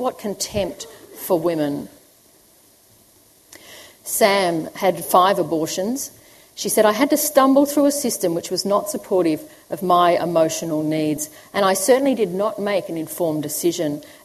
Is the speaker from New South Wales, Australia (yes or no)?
no; Canberra, Australian Capital Territory, Australia; Now, it was Genevieve's story in my hometown, Canberra, that really motivated me to write this book.